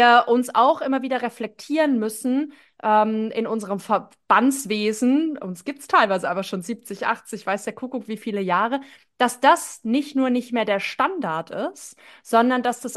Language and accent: German; West Germany, Germany; weil ich komme auch aus dem Westen